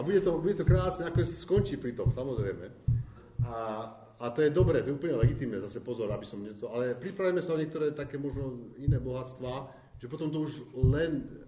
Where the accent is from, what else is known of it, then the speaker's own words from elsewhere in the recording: eastern Slovakia, Slovakia; lebo to na, u nás na východe